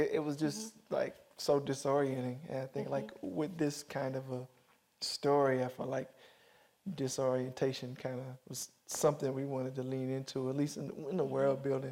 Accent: Tuskegee, Alabama, United States; I'm from Tuskegee, so I was like, you know, the shop, last time I went home

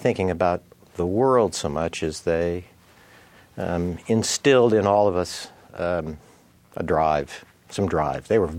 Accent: Pasadena, California, United States; I was born and raised in Pasadena.

